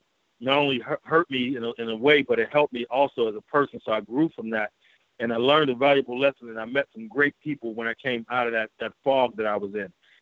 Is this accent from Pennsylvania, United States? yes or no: yes; Braddock, Pennsylvania, United States; Braddock in my early years was wonderful, man. I grew up in the projects for a minute, Talbot Towers, if anybody remembers tho